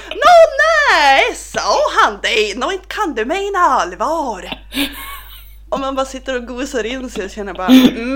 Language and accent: Swedish; Norrbotten County, Sweden; som nu över julen så åkte jag hem till Norrbotten.